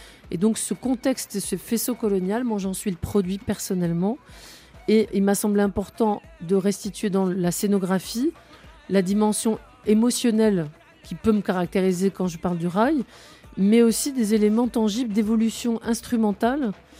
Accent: Tourcoing, Hauts-de-France, France; moi, j'ai grandi à Tourcoing. C'est ici que j'ai reçu cette culture franco-maghrébine et particulièrement algérienne.

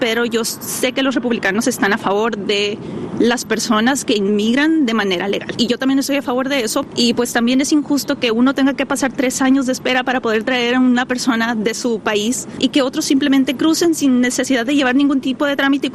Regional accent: Mexico; now in United States; Como mexicana y como estadounidense también, yo sé lo que se batalla para traer a un familiar de México para Estados Unidos

